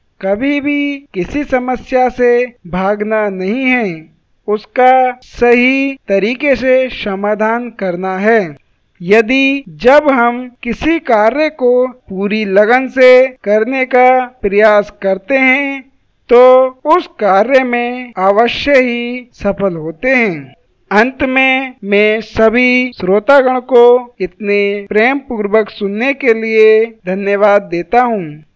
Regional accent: Paintiya, Uttar Pradesh, India; मैं उत्तर प्रदेश के जिला संभल में स्थित ग्राम पैंतिया का मूल निवासी हूँ

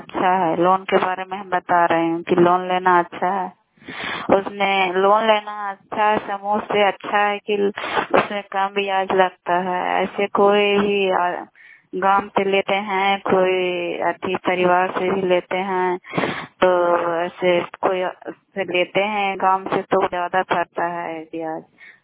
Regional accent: Bihar, India; हरसाम पंचायत शाम परखानकरा जिला नालंदा के निवासी हूँ।

